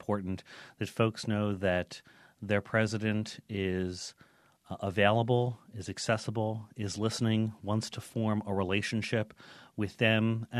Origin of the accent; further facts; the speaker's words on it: New York City, New York, United States; now in Lindenville, United States; I'm from New York City, Queens. So why move from Queens, New York to Lindenville, Vermont?